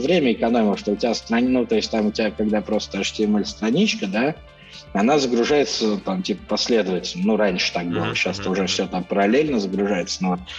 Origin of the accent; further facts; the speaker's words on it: Russia; Я ему прям написал письмо, что я там типа из России